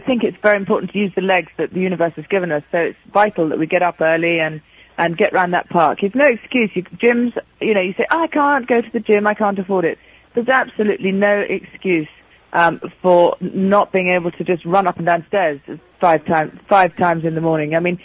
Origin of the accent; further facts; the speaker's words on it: England, United Kingdom; Well, I am British. And England is my home